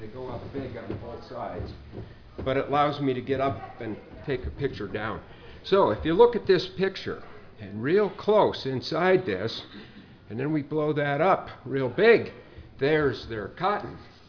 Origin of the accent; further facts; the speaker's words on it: Utah, United States; So you have to wonder why a guy, I'm from Utah State University, why a guy from Utah is out here talking about cotton.